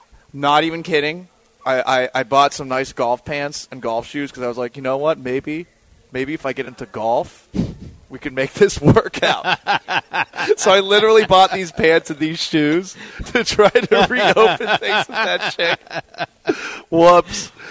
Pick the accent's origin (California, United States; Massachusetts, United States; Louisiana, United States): Massachusetts, United States; Boston; growing up in Boston, still living in Boston at this moment in time